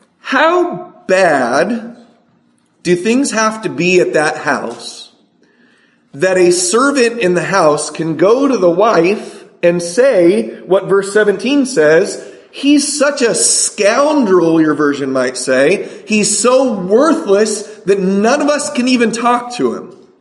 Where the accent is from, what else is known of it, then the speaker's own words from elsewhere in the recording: San Diego, California, United States; I grew up in San Diego, California. If I'm ever homeless, I'll tell you guys where to find me.